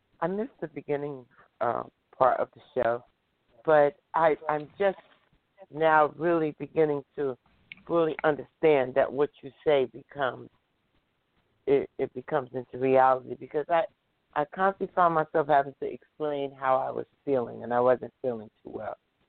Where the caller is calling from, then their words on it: New Jersey, United States; I'm calling from New Jersey.